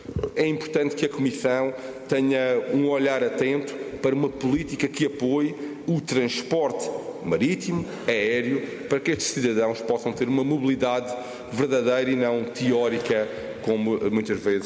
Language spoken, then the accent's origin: Portuguese; Madeira, Portugal; esta região de onde venho e onde habito, que têm a ver exatamente com um instrumento que tem a ver com o Centro Internacional de Negócios da Madeira